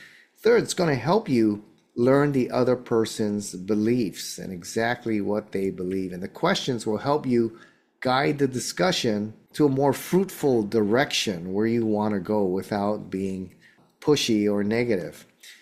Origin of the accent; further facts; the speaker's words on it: Hawaii, United States; or because I'm from Hawaii, I call them the Hawaii 5-0.